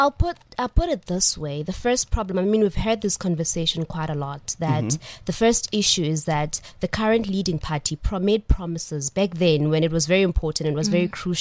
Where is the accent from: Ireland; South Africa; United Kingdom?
South Africa; Eastern Cape; Born and bred in the Eastern Cape. I always make sure that everywhere I go, I mention that.